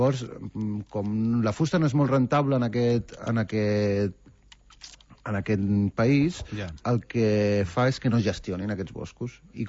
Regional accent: Calafell, Catalonia, Spain; jo soc de Calafell

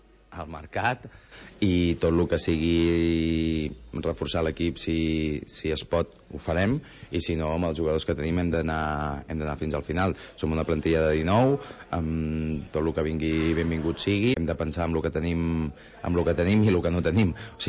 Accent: Girona, Catalonia, Spain; perquè som de Girona

